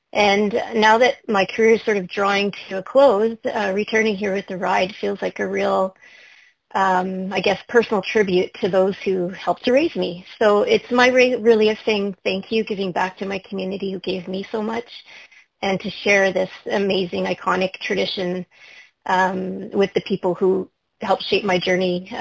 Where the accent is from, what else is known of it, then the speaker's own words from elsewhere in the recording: Alberta, Canada; Bringing the Musical Ride back to my hometown in northern Alberta at the location exactly, I think the fairgrounds are exactly where I used to spend my weekends watching the local Gymkhana there.